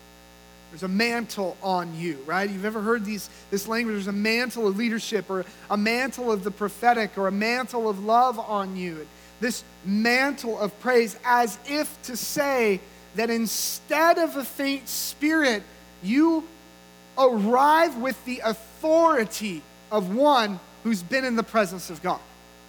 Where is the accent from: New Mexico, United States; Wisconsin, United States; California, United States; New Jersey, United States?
California, United States; Redding; in my hometown of Redding and many of the other areas around California